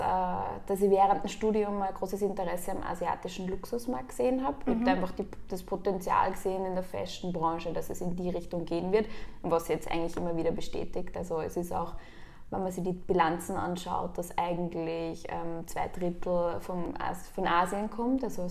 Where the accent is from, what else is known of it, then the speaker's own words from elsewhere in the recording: Upper Austria, Austria; also born or lived in New York; Ja, ich bin am Land aufgewachsen in Oberösterreich.